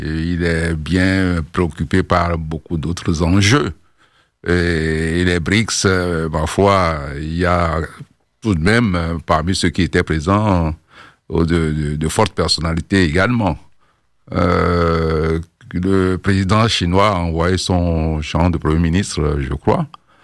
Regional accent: Benin; Par exemple, en Afrique, chez moi au Bénin

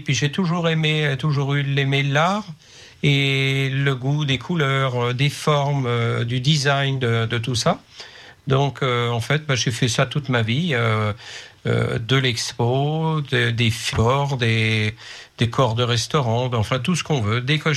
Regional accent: Pays de la Loire, France; viens d'un milieu agricole, je viens de Cham, je suis né en Mayenne. Donc j'ai été fils unique, je suis allé à l'école à Évron, et puis à Torcy-Vivier, en école d'agriculture.

